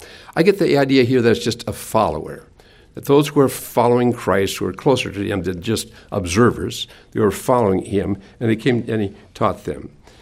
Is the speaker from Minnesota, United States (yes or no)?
yes; Minnesota, United States; now in Richmond, United States; As you know, I grew up in Minnesota, and when somebody's out of town, they'd say, oh, Jim's at the lake.